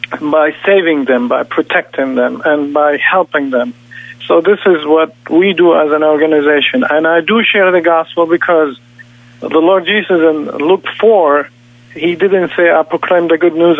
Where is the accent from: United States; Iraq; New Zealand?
Iraq; I've been to Turkey, Jordan, Lebanon, and to Iraq, my homeland, and to Israel as well. So I am from the Middle East. I am a refugee myself